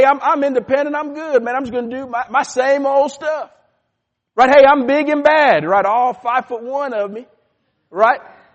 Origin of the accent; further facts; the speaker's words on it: Dallas, Texas, United States; I grew up in Dallas, Texas, right? There isn't much elevation up there, over there.